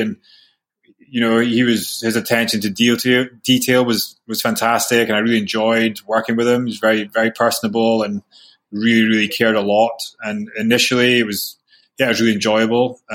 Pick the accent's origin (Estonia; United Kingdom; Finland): United Kingdom; Aberdeen, Scotland; growing up in Aberdeen